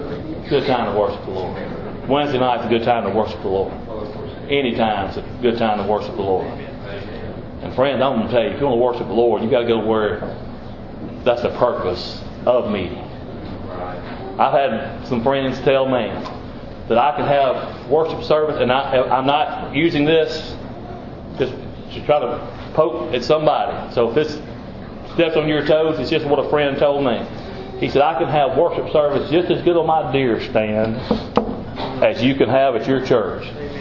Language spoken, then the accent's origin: English; Mississippi, United States; That's the reason I come from South Mississippi to right here, is to worship.